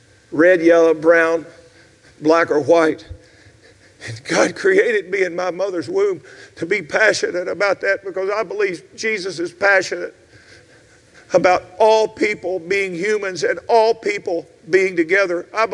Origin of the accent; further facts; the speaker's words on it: Southern United States, United States; I was raised in the South. I hung out. There was only two cultures, black and white.